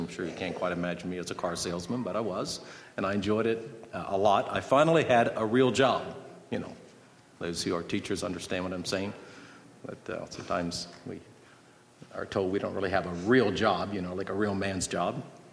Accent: Lancaster, Pennsylvania, United States; I grew up in Lancaster, Pennsylvania. I was born into a very godly home, a large family, fairly large.

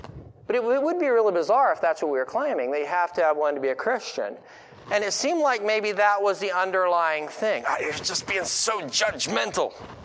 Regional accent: the South, United States; So I grew up in the American South and have enjoyed elements of the Southern black culture.

